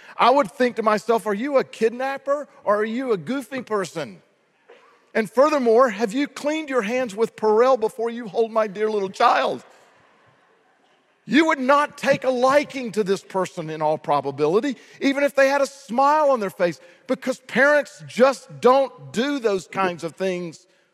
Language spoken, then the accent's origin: English; United States; we being in America, growing up in the West, all of us have been shaped by our culture